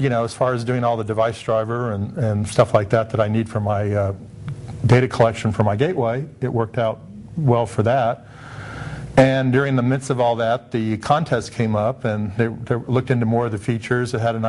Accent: Shiner, Texas, United States; I'm from Shiner, Texas, a little small town about halfway between San Antonio and Houston.

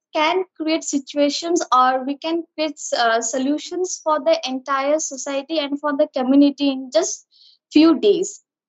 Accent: Siliguri, West Bengal, India; I am from Siliguri, India.

